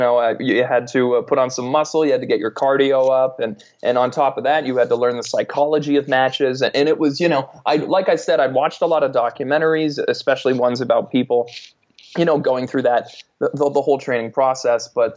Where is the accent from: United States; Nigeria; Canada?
Canada; I'm Canadian.